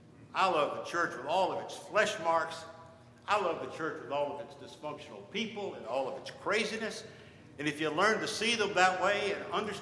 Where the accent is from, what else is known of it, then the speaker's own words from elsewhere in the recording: Delray Beach, Florida, United States; You know, that church was like the church I grew up in Delray Beach, Florida, back in the dark ages.